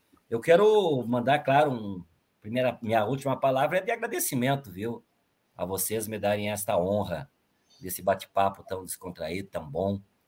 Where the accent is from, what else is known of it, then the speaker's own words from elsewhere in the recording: Miraguaí, Rio Grande do Sul, Brazil; Miraguaí, minha terra natal, foi a primeira cidade que fez o primeiro núcleo